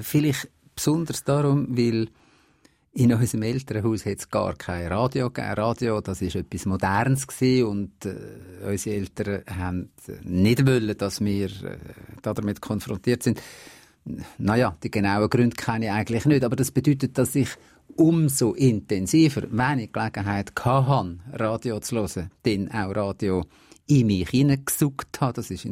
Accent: Basel, Basel-Stadt, Switzerland; ich bin in Basel aufgewachsen.

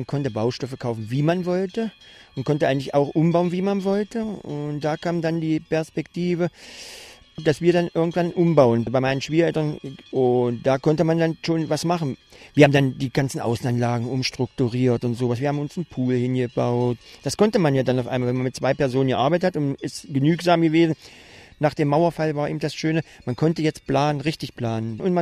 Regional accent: East Germany, Germany; Wir als Ostdeutsche waren früher nicht so materiell. Weil wir es ja auch nicht hatten. Wir sind mit weniger klargekommen und hatten auch Freude. Und hatten auch unsere Feiern und hatten unser Dorf.

